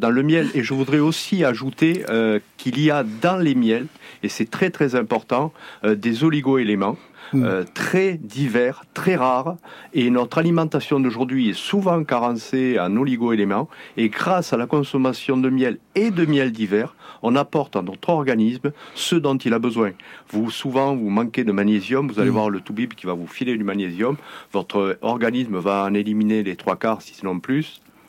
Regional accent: Occitanie, France; born there; je suis né dans les Cévennes, dans un petit village au nord du Montégoal, et tout le monde avait des ruches.

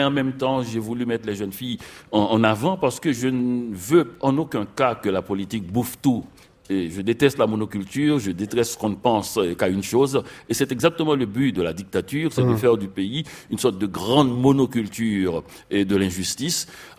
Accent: Quebec, Canada; moi je viens du Canada, je viens du Québec, c'est un pays avec un univers très long

